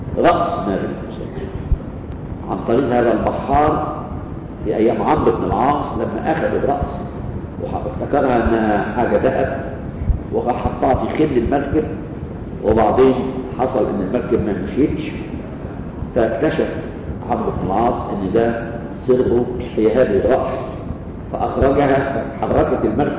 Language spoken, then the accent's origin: Arabic; Egypt